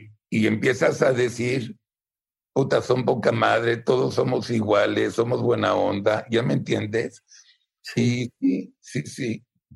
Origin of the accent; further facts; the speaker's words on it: Mexico; Primero porque soy mexicano y los conozco perfecto.